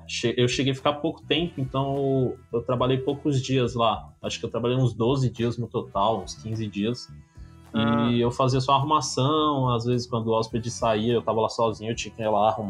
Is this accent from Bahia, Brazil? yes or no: yes; Bahia, Brazil; moved away as an adult; now in São Paulo, Brazil; Eu vim pra São Paulo com 18 anos. Tava lá na minha cidade, lá no interior da Bahia. Eu era já designer.